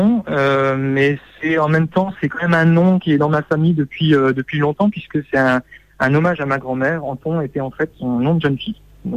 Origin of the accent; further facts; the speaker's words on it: Metz, Grand Est, France; Je suis de Metz en fait, en Lorraine.